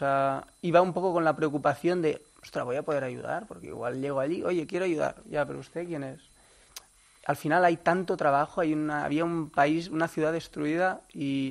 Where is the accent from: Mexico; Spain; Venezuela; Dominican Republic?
Spain; oye, soy un español que está de vacaciones en Bali.